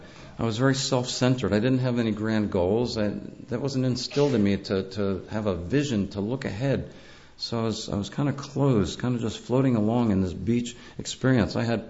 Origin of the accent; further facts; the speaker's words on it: New York, United States; I grew up in New York State. I was born in 1954. Grew up in New York State in a nice rural town in the Hudson Valley.